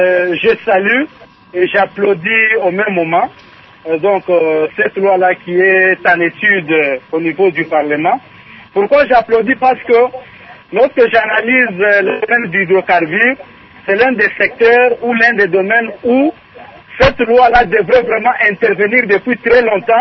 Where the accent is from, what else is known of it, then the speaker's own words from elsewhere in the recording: DR Congo; chez nous, en République démocratique du Congo